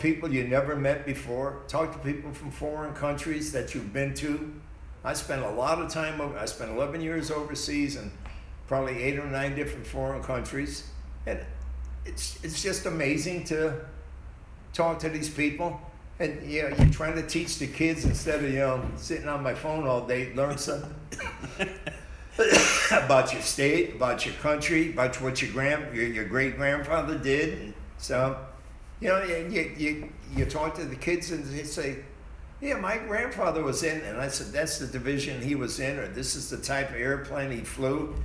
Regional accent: Connecticut, United States; now in Tennessee, United States; what the hell do I know about Tennessee? I'm from Connecticut.

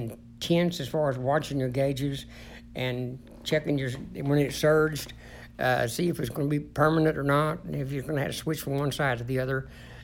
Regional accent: Duncan, Oklahoma, United States; I was from Duncan, Oklahoma, Comanche, Oklahoma.

